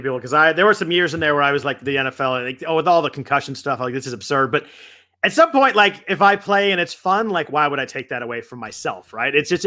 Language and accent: English; California, United States; Growing up in California, not really with the hockey.